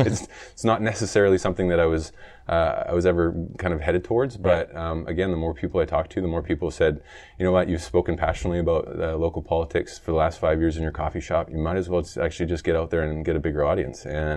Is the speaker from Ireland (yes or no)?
no; British Columbia, Canada; I grew up in the Lower Mainland